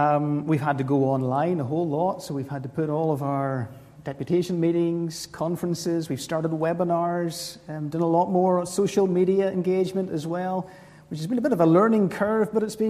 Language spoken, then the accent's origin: English; Cookstown, Northern Ireland, United Kingdom; now in Ballymoney, United Kingdom; Originally, I'm from Cookstown, but been living in Ballymoney for almost 20 years.